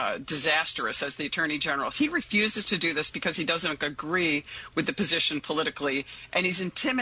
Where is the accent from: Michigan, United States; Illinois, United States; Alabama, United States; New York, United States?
New York, United States; And by the way, I come from New York State.